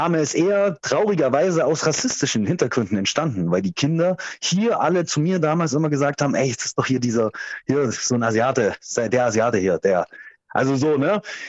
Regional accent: Sohland an der Spree, Saxony, Germany; Bei Bautzen in einem kleinen Dorf namens Soland an der Spree, an der tschechischen Grenze, genau.

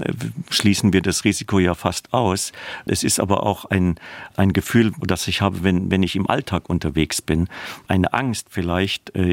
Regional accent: Speyer, Rhineland-Palatinate, Germany; weil ich in Speyer aufgewachsen bin.

